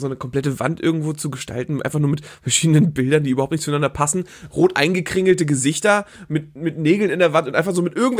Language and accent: German; Northern Germany, Germany; Ich komme ja aus dem Norden.